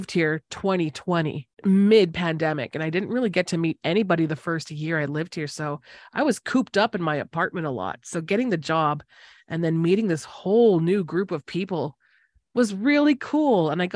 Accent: Canada; people ask me that all the time when they find out I'm from Canada

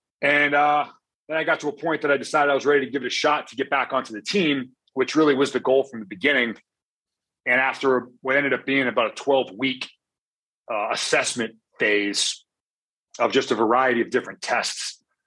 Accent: United States; I was certainly proud of being American and proud of our culture and way of life.

